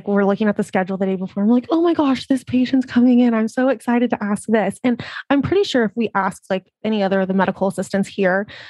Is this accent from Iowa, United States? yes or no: no; El Centro, California, United States; now in San Diego, United States; So I grew up in a small town in El Centro in the Imperial Valley. It's about 2 hours east. When I turned 19, I moved up to San Diego, just wanted to get out of my small little bubble.